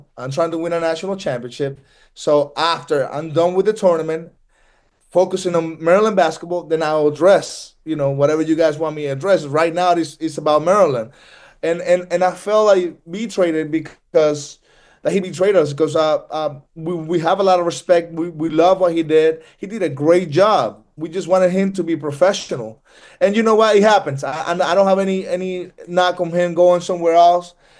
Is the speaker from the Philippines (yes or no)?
no; Venezuela; now in United States; obviously from my home country, Venezuela, and whole Latin America